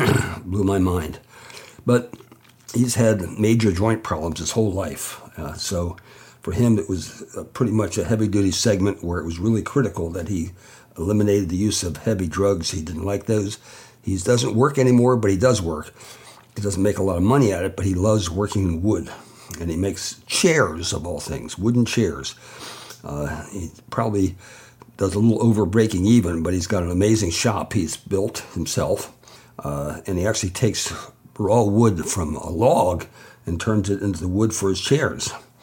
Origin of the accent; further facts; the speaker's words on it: Delaware, United States; now in Wilkes-Barre, United States; I came up here after a big snowstorm. I was from Delaware, and I'd never seen snow like they had up here.